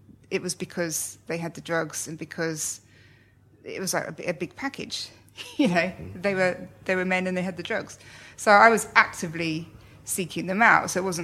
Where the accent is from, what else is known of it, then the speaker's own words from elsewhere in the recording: Slough, South East England, United Kingdom; now in Australia; I'm a journalist. I grew up in Slough and now I live in Australia.